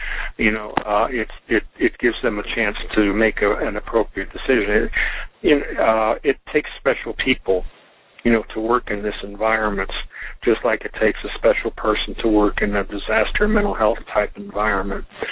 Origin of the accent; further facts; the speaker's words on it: Pennsylvania, United States; I grew up in Pennsylvania, and I'm very familiar with the Amish or Pennsylvania Dutch